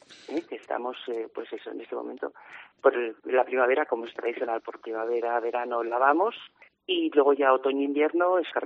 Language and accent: Spanish; Avilés, Asturias, Spain; yo soy de Avilés